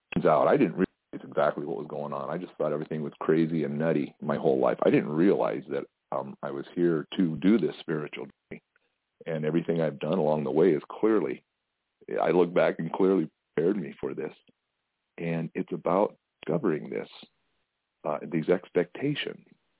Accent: South Dakota, United States; born there; I was born right near Mount Rushmore, and my father used to give tours every summer there, and I used to ride along.

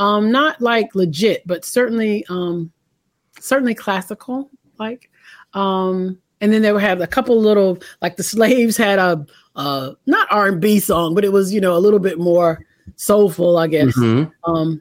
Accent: North Carolina, United States; also born or lived in Rochester, New York / Philadelphia; The snow came and my family was like, no, we're out of there because we're from North Carolina. I don't know what this snow stuff is. So we moved.

